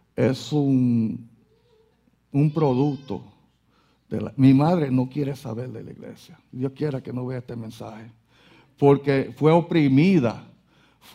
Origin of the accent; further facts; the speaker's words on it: Puerto Rico; Mis hermanos, mi país, Puerto Rico, soy puertorriqueño, puedo hablar de Puerto Rico.